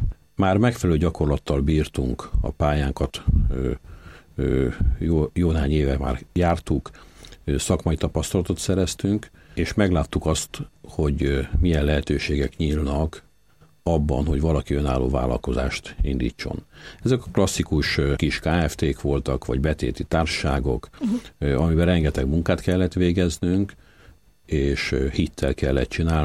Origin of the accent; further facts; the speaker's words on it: Győr, Győr-Moson-Sopron, Hungary; Győrben születtünk, ott éltünk, mai napig ott élünk mindannyian a család.